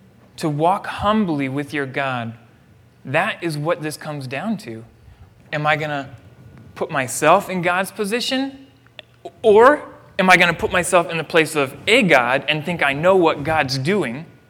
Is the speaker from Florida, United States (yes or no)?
yes; Florida, United States; I'm from Florida. We don't have grapes. We have blackberries that grow everywhere.